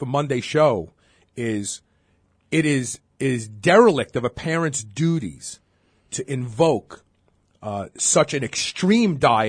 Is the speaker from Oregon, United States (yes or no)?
no; Brooklyn, New York, United States; I call it club soda. I'm from Brooklyn.